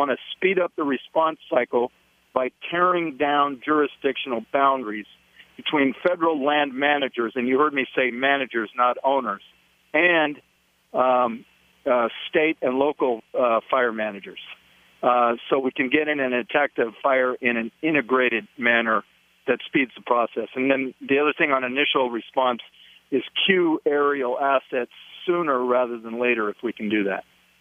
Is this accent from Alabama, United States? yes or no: no; Oregon, United States; also born or lived in Washington; Well, I'm a native of the Pacific Northwest. I was born in Washington State. I grew up down in Oregon.